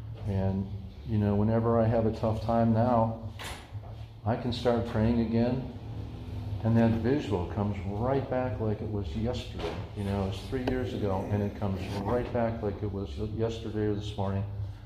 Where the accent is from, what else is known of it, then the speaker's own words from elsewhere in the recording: Wisconsin, United States; I was raised in Wisconsin, Lutheran church, and we had that kind of stuff.